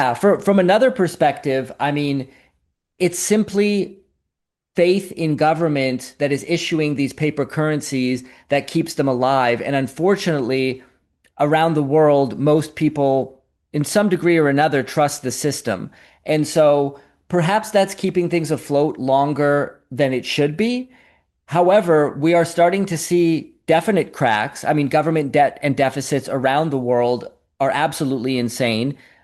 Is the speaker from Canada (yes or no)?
yes; Canada; I'm Canadian, that's why I've got a bit of a rant on this.